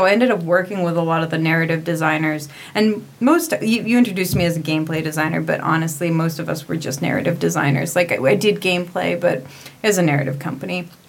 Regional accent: Alaska, United States; also born or lived in Wisconsin / San Francisco; I'm from Alaska originally, but I've just lived everywhere. And I moved to San Francisco

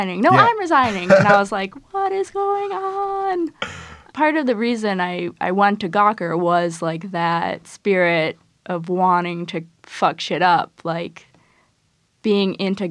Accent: Midwest, United States; I'm from the Midwest. Like, I'm really nice in person.

